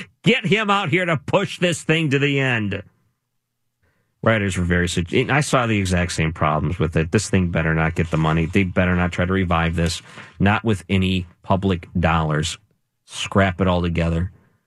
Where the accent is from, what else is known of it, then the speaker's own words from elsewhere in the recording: Detroit, Michigan, United States; Growing up in Detroit, it's not that long of a drive.